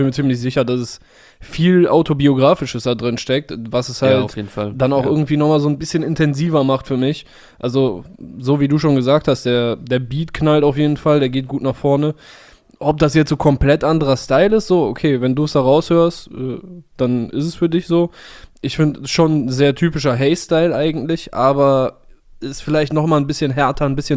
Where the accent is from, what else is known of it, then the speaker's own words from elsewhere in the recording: Cologne, North Rhine-Westphalia, Germany; Das ist ja für mich als Kölsche Jung so fast wie so ein an Karneval Samstag